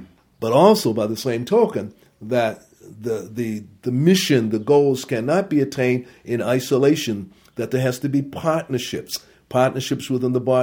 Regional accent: Boston, Massachusetts, United States; born there; And I was born in Boston of parents who were immigrants from a very, very different culture, influenced by the Anglican church and the Moravian church, not by the Black Baptist church.

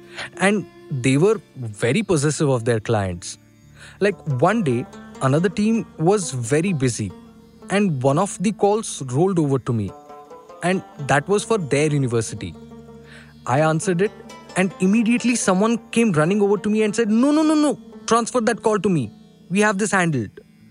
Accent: Pakistan; I'm from Pakistan, actually.

